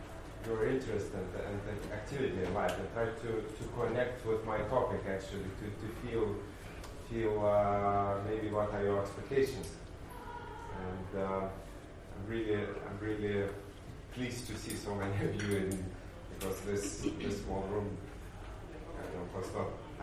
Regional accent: Lithuania; English is a second language; now in Ukraine; I'm coming from Lithuania, but now I live and work in Ukraine.

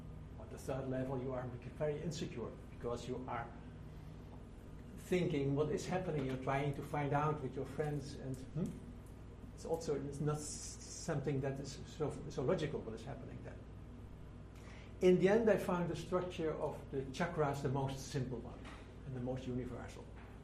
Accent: Netherlands; now in India; I moved from Holland to there. Because of my past, they asked me there to organize mental health care.

